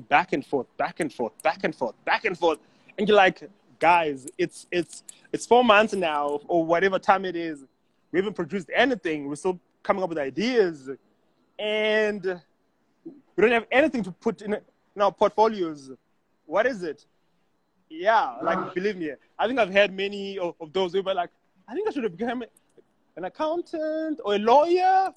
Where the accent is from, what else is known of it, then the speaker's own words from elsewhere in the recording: Zimbabwe; As much as I grew up like in Zim, even that side again, it's design, creativity around.